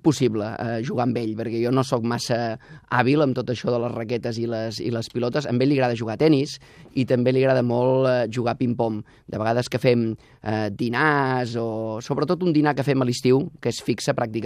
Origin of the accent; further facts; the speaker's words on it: Vilanova i la Geltrú, Catalonia, Spain; now in Sant Cugat del Vallès, Spain; Sí, jo sóc fill de Vilanova. Ara actualment estic vivint a Sant Cugat.